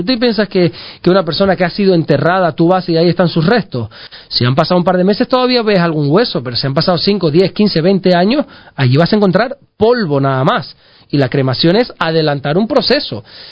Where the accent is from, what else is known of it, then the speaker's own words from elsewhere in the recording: Salamanca, Castile and León, Spain; born there; yo nací en Salamanca también, pero de un pueblo que se llama Fuente la Peña